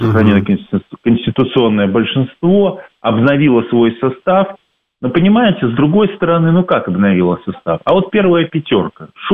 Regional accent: Belarus; Но вот мы, например, белорусы, я думаю, как и многие другие

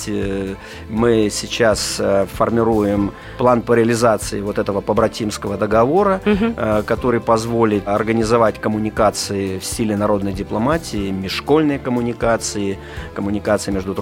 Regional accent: Dovsk, Gomel Region, Belarus; Я сопровождал тульскую делегацию, которая прибыла в мою родную деревню для того, чтобы подписать побратимство между Довском и Теплое Огарево.

